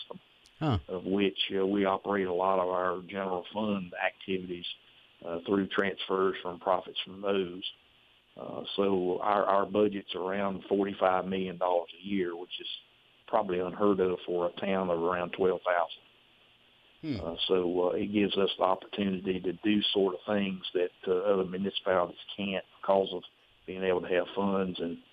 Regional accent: Kings Mountain, North Carolina, United States; many times when I go throughout the state and I say that I'm from Kings Mountain, they'll say, "Oh, it really is beautiful up there."

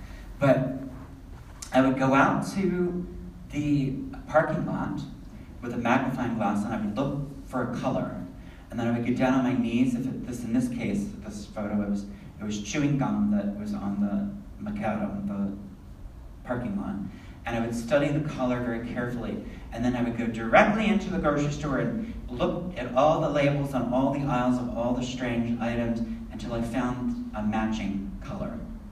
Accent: Pennsylvania, United States; Where I grew up in Pennsylvania, it is the headquarters of the Ku Klux Klan.

